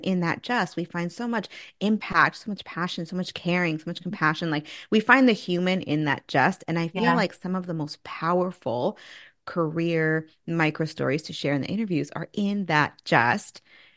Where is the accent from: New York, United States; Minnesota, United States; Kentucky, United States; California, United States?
California, United States; Southern California.